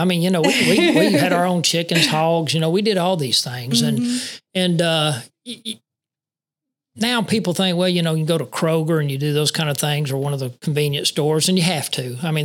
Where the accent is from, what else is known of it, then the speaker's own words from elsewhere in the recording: Mississippi, United States; and I was born and raised here in DeSoto County, I remember.